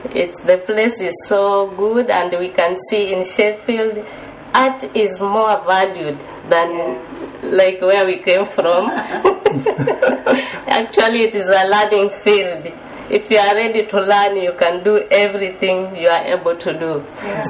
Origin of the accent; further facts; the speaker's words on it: Kenya; now in United Kingdom; I'm from Kenya.